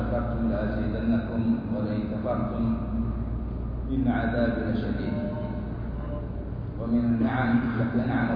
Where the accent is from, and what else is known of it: Saudi Arabia